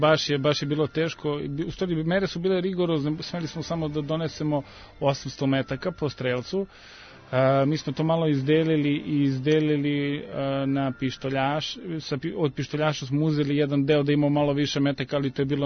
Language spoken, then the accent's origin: Serbian; Trstenik, Šumadija and Western Serbia, Serbia; Pa naravno da sam želao da ostanem još koji dan u Trsteniku, ipak je to moj rodni grad